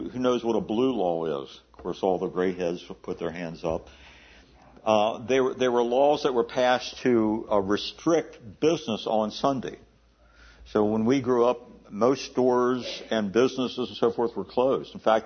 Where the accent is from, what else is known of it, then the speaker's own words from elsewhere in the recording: Maryland, United States; When I was growing up in Western Maryland, David and I were talking about us taking a course before the flood.